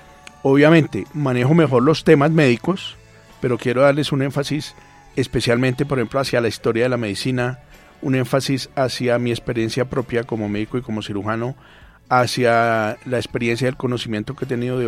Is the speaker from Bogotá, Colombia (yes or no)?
yes; Bogotá, Colombia; Yo soy bogotano, pero oyendo vallenatos desde los 5 años por mis amigos de barrio